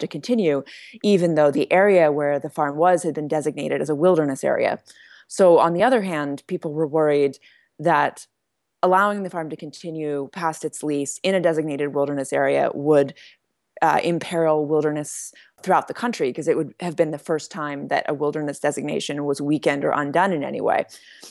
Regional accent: California, United States; I'm from West Marin and I grew up in the Bay Area.

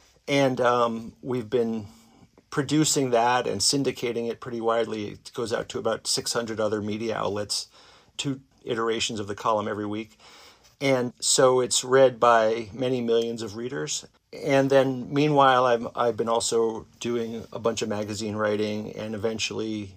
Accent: Northeast, United States; now in Seattle, United States; Well, yeah, I moved to Seattle from the Northeast in 1999, and my kids were born here, so they're native Seattleites.

